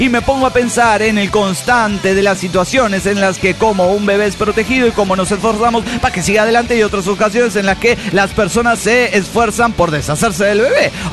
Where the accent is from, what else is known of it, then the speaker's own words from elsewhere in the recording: Tarija, Bolivia; de Tarija, Bolivia.